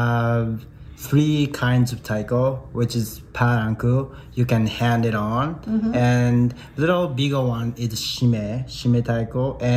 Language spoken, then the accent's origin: English; Okinawa, Japan; now in Canada; I'm from Okinawa. I've been here for 5 years, and I perform ASAL.